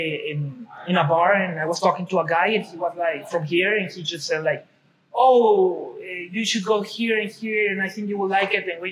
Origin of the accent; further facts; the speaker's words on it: Tijuana, Baja California, Mexico; And when he got to Tijuana, my hometown, he fell in love with the city, he stayed there.